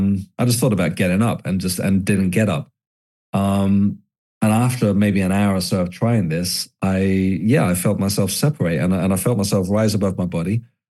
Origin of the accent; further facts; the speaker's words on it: South East England, United Kingdom; as a kid, growing up in the 80s and 90s, I grew up on the Isle of Wight, and I wandered into an esoteric bookshop in a place called Ryde on the Isle of Wight.